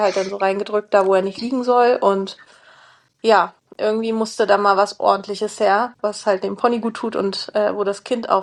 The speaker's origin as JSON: {"language": "German", "region": "Schleswig-Holstein", "country": "Germany", "said": "ich komme ja aus Schleswig-Holstein, doch ein bisschen weiter wegziehen müssen"}